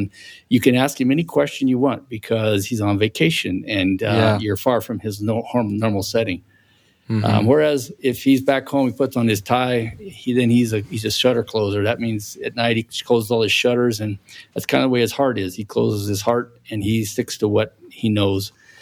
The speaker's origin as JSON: {"language": "English", "region": "Rocky Mountains", "country": "United States", "tie": "born or raised there", "said": "I wasn't afraid of the mountains back then because I grew up in the Rockies."}